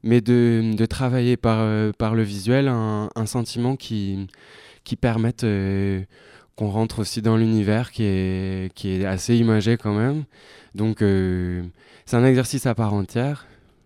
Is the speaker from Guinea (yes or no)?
no; Nouvelle-Aquitaine, France; moi, je viens du bassin d'Arcachon, et c'est un endroit qui me marque toujours beaucoup, puisque j'y vis